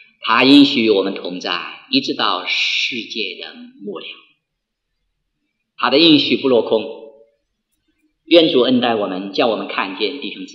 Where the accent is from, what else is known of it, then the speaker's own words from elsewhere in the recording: China; 我们中国人应该负起四分之一。